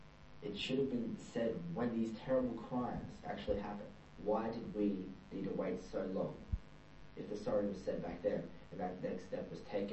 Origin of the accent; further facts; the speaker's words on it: Coolman, New South Wales, Australia; also born or lived in Queensland; I grew up in New South Wales in a town outside of Wagga, or Wagga Wagga. The town is called Coolman.